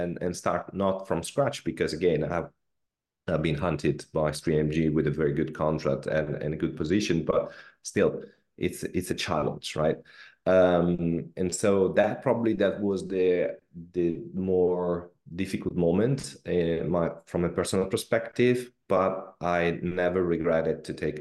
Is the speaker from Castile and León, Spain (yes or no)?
no; Barcelona, Catalonia, Spain; English is a second language; moved away as an adult; now in London, United Kingdom; to London, where I moved that in 2015. And, you know, I came from Spain, Barcelona. I was working for FC Barcelona.